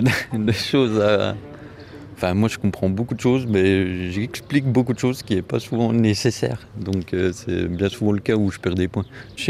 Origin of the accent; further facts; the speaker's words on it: Bourgogne-Franche-Comté, France; Moi, en plus, je viens du Jura, donc il y a le stress aussi de venir à l'heure et tout.